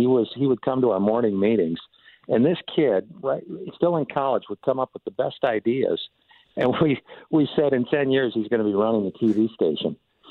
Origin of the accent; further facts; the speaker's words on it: Madison, Wisconsin, United States; born there; moved away as an adult; now in St. Louis, United States; Yeah, I've spent most of my adult life in St. Louis, but I was born in Madison, Wisconsin.